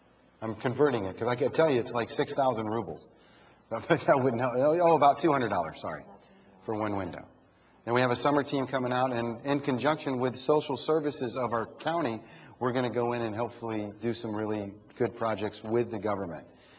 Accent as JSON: {"language": "English", "country": "United States", "said": "Yeah, they don't know now that I'm from America. They know I'm a foreigner, but they don't know from where."}